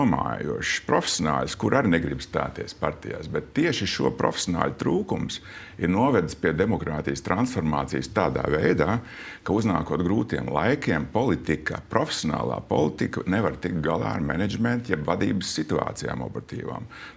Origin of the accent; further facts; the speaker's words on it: Liepaja, Kurzeme, Latvia; es nāku no Liepājas un ar visām saknēm esmu tur